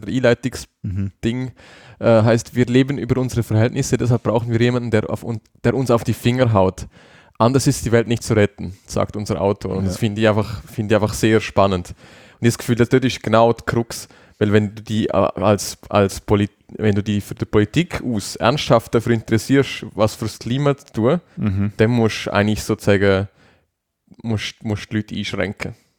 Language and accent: German; Switzerland; wir Schweizer, also ich als Schweizer, ich bin schon bereit dazu.